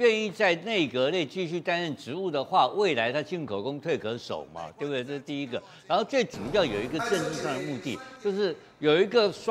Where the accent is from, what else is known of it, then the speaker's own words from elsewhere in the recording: Taiwan; 骗了我们台湾人，骗了1亿美金啊。